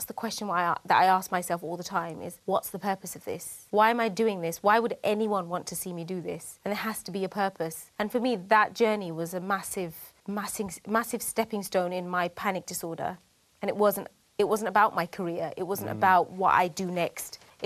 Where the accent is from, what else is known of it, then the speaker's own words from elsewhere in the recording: United Kingdom; I'm proud of being Muslim. I'm proud of being British. I'm proud to be Bangladeshi.